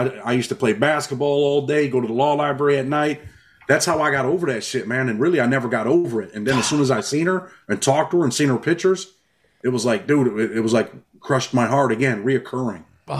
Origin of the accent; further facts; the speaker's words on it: New York, United States; And I'm like, I'm from New York, bro. I did time in New York State prison before the feds, right?